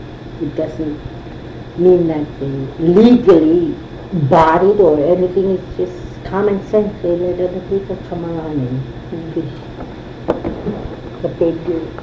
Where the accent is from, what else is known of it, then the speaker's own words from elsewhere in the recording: Barrow, Alaska, United States; We're in Barrow. We were raised in Barrow. Our family's in Barrow.